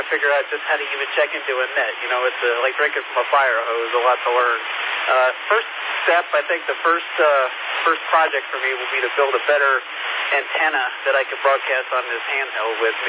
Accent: California, United States; One of my dreams is to be able to contact my hometown out in California via this repeater.

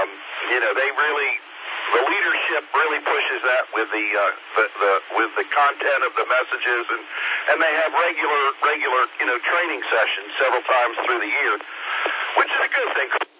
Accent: Northeast, United States; I remember I grew up in the Northeast

